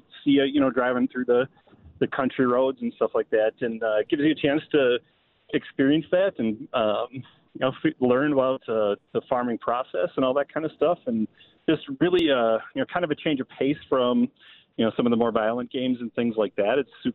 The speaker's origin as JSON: {"language": "English", "town": "Milwaukee", "region": "Wisconsin", "country": "United States", "said": "I'm a city boy. I'm originally from Milwaukee."}